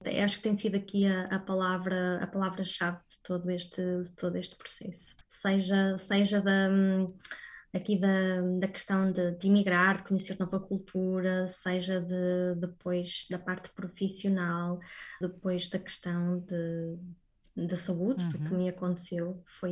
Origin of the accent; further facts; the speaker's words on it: Póvoa de Varzim, Porto, Portugal; de facto a minha infância foi muito passada na Póvoa de Varzim, por exemplo, Vila de Conde.